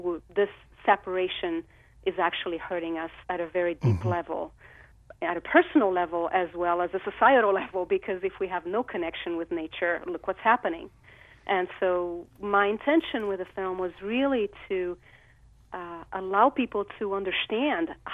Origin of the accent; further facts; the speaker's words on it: Rio de Janeiro, Brazil; I grew up in Rio de Janeiro. It's a city that's embedded in the Atlantic forest